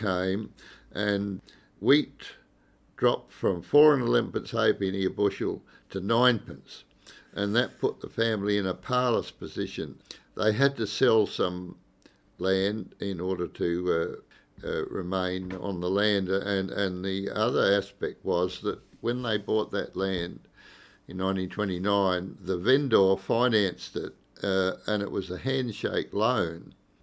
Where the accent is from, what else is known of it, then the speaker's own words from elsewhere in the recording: Kangaroo Flat, South Australia, Australia; also born or lived in Gawler; I was born on the 19th of February 1943, and I was born here in Gawler at the Hutchinson Hospital, and then moved out to Kangaroo Flat when I left the hospital